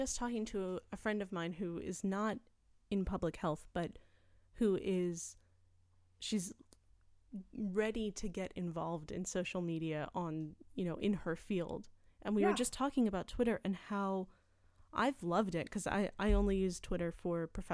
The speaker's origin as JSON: {"language": "English", "region": "Florida", "country": "United States", "tie": "born or raised there", "said": "St. George Island in Florida, right by my hometown."}